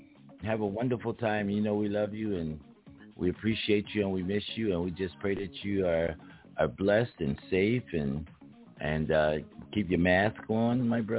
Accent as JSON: {"language": "English", "town": "Philadelphia", "region": "Pennsylvania", "country": "United States", "tie": "born or raised there", "said": "I mean, I grew up with those in Philadelphia, but they were kind of busy."}